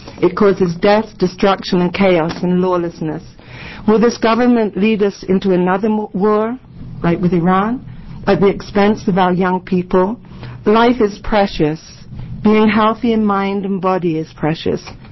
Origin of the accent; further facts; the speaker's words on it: London, United Kingdom; born there; I was born in England, London, after the Second World War.